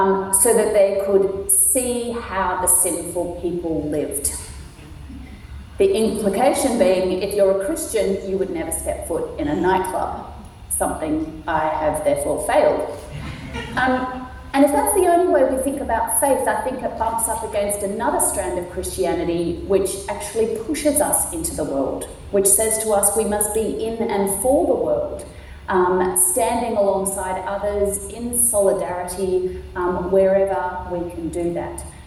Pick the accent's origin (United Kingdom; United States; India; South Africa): South Africa; moved away; and I grew up in South Africa for the first part of my life